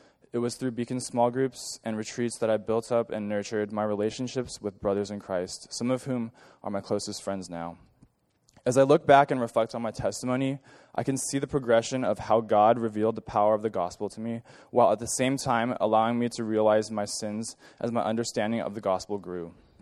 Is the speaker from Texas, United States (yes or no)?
no; Torrance, California, United States; I'm actually from Torrance, went to Torrance High School